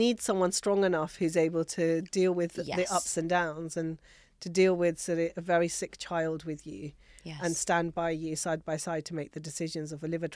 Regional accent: Tatti Fateh, Pakistan; So I grew up in Tatti Fateh in Pakistan, and he came from Jalias. So we're basically, he's village 42, I'm village 38.

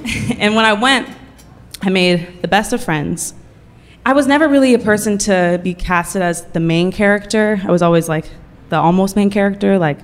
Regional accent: Oakland, California, United States; Gets to me, and I'm from Oakland. And I already know Oakland has a negative connotation behind it.

